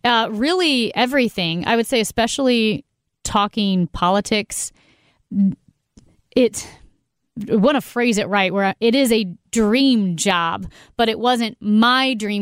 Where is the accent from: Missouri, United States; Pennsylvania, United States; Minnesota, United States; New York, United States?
Missouri, United States; St. Louis; because I grew up listening to KMOX. I'm from St. Louis, and I driving to hockey practice in the morning, my dad in the car were listening to KMOX.